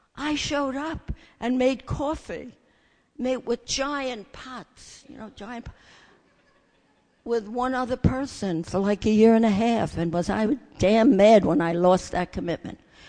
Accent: Brooklyn Heights, New York, United States; I grew up in Brooklyn Heights. My Brooklyn guys here, girls, yay, Brooklyn.

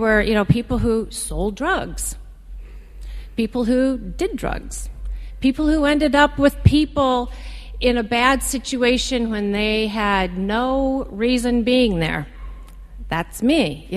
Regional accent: Midwest, United States; I grew up in the Midwest, started drinking when I was 13

